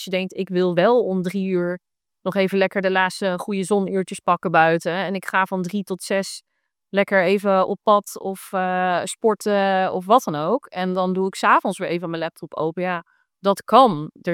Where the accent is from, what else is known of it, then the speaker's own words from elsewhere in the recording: Netherlands; En natuurlijk als Nederlander voel je dan vaak heel veel weerstand.